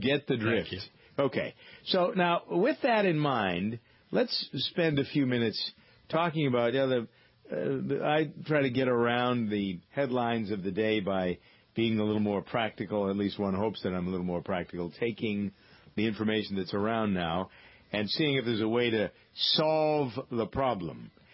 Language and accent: English; Framingham, Massachusetts, United States; Yeah, there's a new little bakery in Framingham, my hometown.